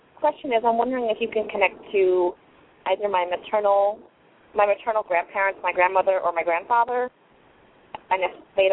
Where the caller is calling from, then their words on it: Virginia, United States; I'm calling from the state of Virginia.